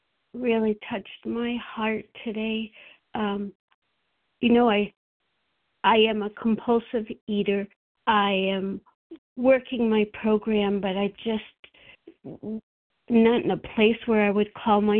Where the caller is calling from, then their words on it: Massachusetts, United States; I'm from Massachusetts.